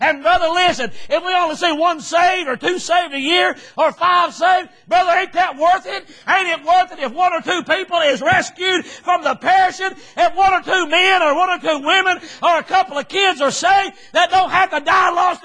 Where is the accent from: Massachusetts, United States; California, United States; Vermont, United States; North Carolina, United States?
North Carolina, United States; as I was growing up in North Carolina in the mountains up there